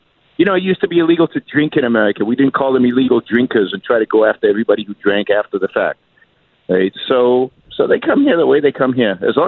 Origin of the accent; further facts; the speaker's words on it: Israel; everybody was a socialist when I grew up in Israel. In the 1960s and 70s, we were all raised as good socialists.